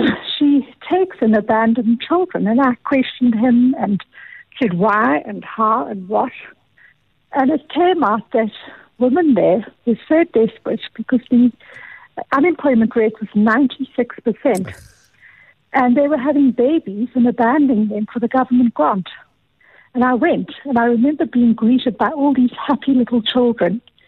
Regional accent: Port Elizabeth, Eastern Cape, South Africa; born there; I was born in Port Elizabeth

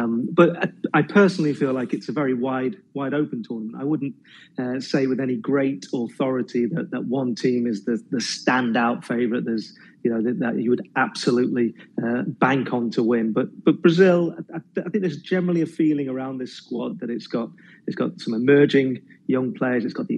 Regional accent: England, United Kingdom; as an Englishman

